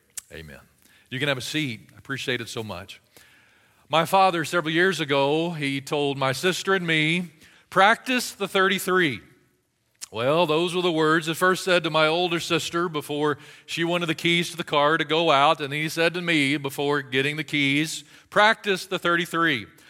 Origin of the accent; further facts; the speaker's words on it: Pensacola, Florida, United States; now in Pace, United States; And so we're born, Candace and I, we're both born and raised in Pensacola. We live over in Pace